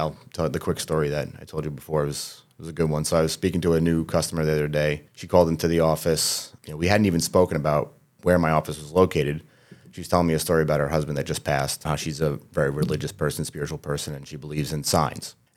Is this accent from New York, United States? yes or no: yes; Staten Island, New York, United States; Yeah, I grew up in Staten Island, Annandale.